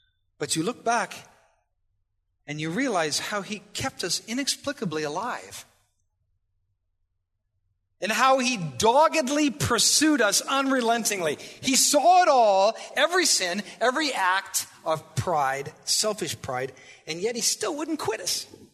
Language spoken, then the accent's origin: English; Iowa, United States; I'm from Iowa. People from Iowa don't do this. We farm. We raise pigs. We stay in Iowa, for God's sakes. We don't leave.